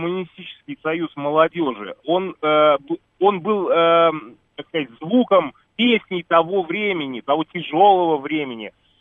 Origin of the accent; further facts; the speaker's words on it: Moscow, Russia; я вообще москвич